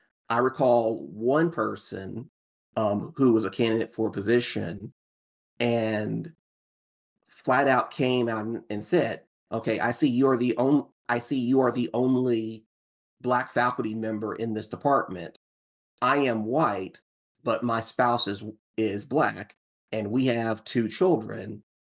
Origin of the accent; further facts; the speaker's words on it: Arkansas, United States; this is the only state that I've lived in. So I'm used to navigating all of the different spaces. I was born in the Delta. I went to college at the University of Arkansas in Fayetteville, high school in a little city called Russellville.